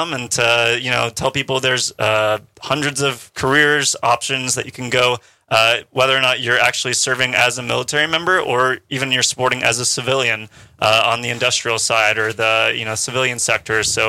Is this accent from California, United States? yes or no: no; Austin, Texas, United States; I'm from Austin, Texas.